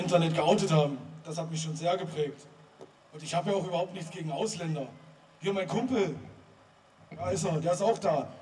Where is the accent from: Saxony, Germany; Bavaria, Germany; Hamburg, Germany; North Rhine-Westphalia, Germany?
Saxony, Germany; Leipzig; Ich komme aus Leipzig und studiere Jura.